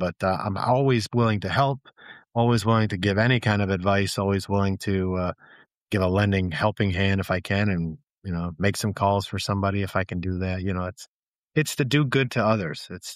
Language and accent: English; United States; born there; I was born here in the States, and she met my dad in Windsor, and they got married and moved over.